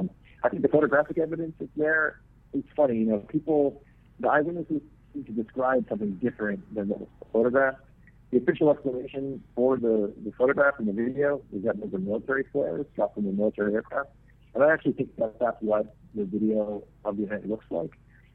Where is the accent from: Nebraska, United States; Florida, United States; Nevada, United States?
Florida, United States; I grew up in Florida. It reached us all the way on the East Coast